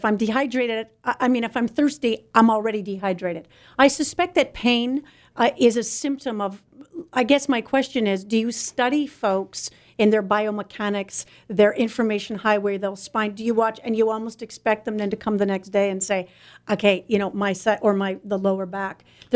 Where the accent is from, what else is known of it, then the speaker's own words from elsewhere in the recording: Canada; I'm Canadian.